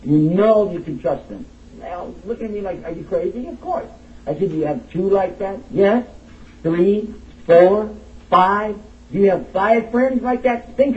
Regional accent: United States; I said, by the way, I'm from America.

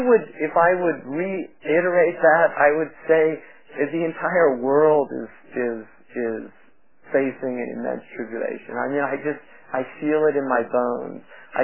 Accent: California, United States; But it's not because I'm progressive and from California.

